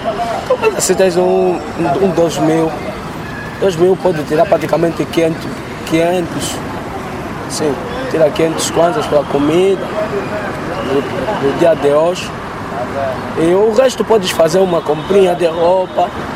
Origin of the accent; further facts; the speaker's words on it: Huambo, Angola; also born or lived in Bié; Sou nato do Bié. Cresci mais muito no Ambo